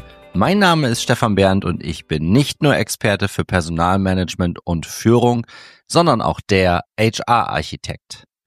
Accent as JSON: {"language": "German", "town": "Cloppenburg", "region": "Lower Saxony", "country": "Germany", "said": "ich komme ja ursprünglich aus Kloppenburg. Das heißt, wir haben so diesen Dialekt, dieses Plattdütsche haben wir ein bisschen drauf"}